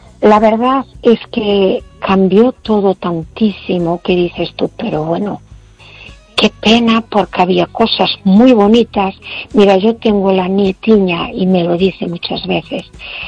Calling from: A Coruña, Galicia, Spain; de Coruña.

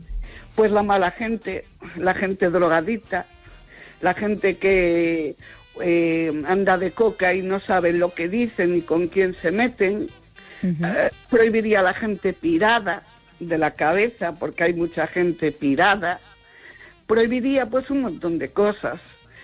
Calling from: Vigo, Galicia, Spain

